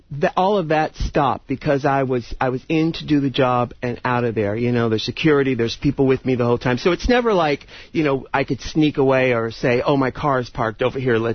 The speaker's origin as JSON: {"language": "English", "town": "San Diego", "region": "California", "country": "United States", "said": "I'm from San Diego."}